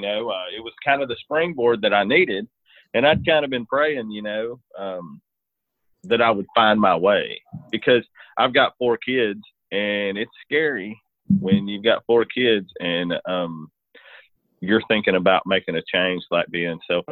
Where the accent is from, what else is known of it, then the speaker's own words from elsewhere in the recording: Texas, United States; now in East Texas, United States; I mean, I am from East Texas. Well, I'm from West Texas, but I live in East Texas, and I don't want my reports to look like a hillbilly did the report.